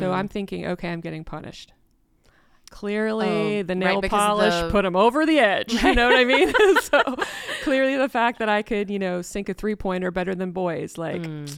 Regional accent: Wisconsin, United States; And growing up in Wisconsin, it was cold, right?

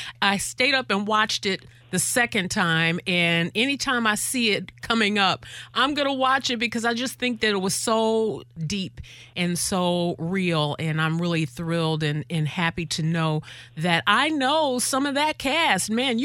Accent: Detroit, Michigan, United States; because growing up in Detroit and being a part of what you all have gone through

